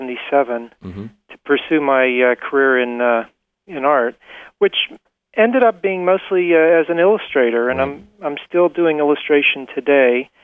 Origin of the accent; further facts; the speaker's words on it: Pittsburgh, Pennsylvania, United States; Well, I grew up there in Pittsburgh.